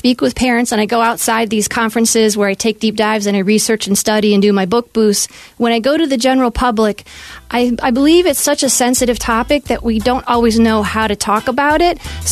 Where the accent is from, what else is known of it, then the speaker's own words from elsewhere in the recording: Michigan, United States; I grew up in Michigan in a small town, and I ended up going to K-12 public schools